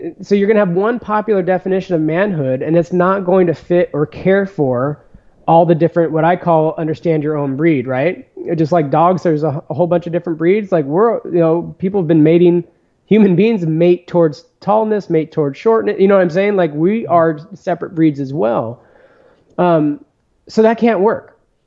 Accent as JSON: {"language": "English", "region": "California", "country": "United States", "tie": "born or raised there", "said": "which I always appreciated because I grew up in the Bay Area, in a suburb, even though I was outside a lot."}